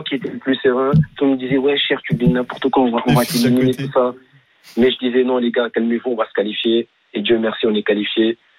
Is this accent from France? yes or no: no; Senegal; En tant que Sénégalais, franchement